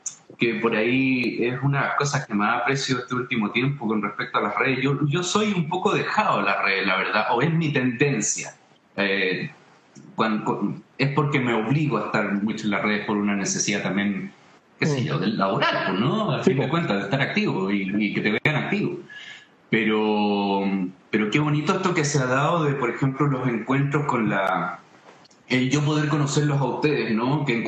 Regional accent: Quilpué, Valparaíso, Chile; now in Hijuelas, Chile; No, yo soy de Quilpué.

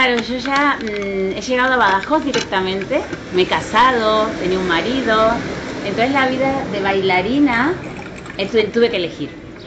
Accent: Argentina; moved away; yo vengo de Latinoamérica, o sea, de Sudamérica, Argentina, año 1992

